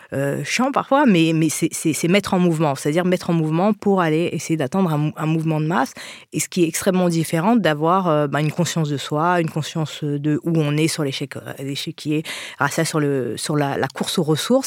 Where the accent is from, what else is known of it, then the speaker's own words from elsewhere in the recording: Haiti; Moi, je pensais qu'on est haïtien